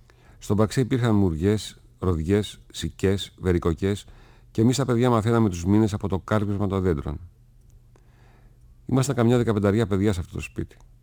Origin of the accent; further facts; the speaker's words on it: Thessaloniki, Central Macedonia, Greece; και συνεχίζω τα διηγήματα που έχω γράψει για τη Θεσσαλονίκη μου, την πόλη μου και πιο συγκεκριμένα ακόμα για τη γειτονιά μου, το Κούλε Καφέ.